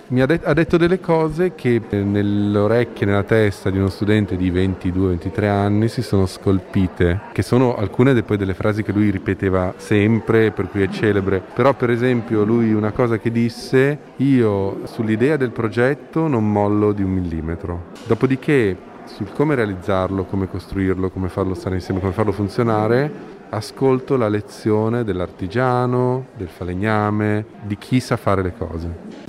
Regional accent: Milan, Lombardy, Italy; io sono un architetto milanese, sono nato a Milano, sono nato a metà tra la nascita di Magistretti e l'inaugurazione di questa mostra, quindi 50 anni fa.

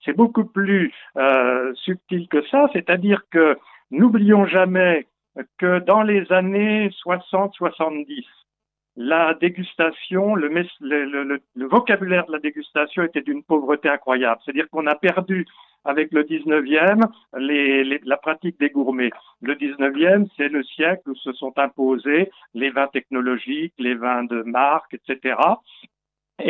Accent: Pouilly-sur-Loire, Bourgogne-Franche-Comté, France; parce que je suis originaire de Pouilly-sur-Loire

